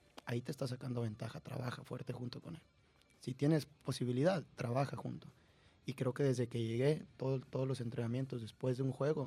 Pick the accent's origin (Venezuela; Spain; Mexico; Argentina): Mexico; Durango; moved away; desde el momento en el que yo salí de Durango